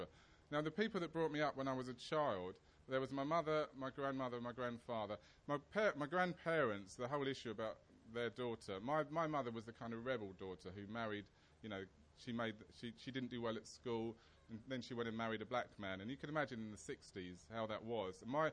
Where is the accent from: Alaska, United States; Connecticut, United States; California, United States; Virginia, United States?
Connecticut, United States; New Haven; also born or lived in Nigeria; And so there I was, little black child growing up in New Haven, surrounded by this very strange white family, and this very strange kind of New Haven, which was very different.